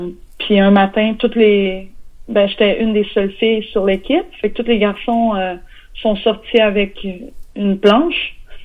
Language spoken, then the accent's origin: French; Quebec, Canada; moved away as an adult; now in United States; Je suis québécoise et j'ai déménagé aux États-Unis il y a 9 ans. Et j'ai 27 ans.